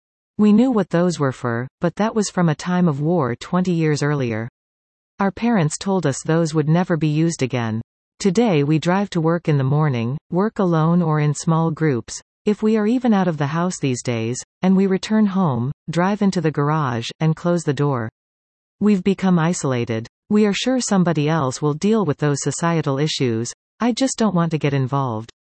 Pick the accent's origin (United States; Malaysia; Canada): Canada; Edmonton, Alberta; I grew up in Edmonton in the 1960s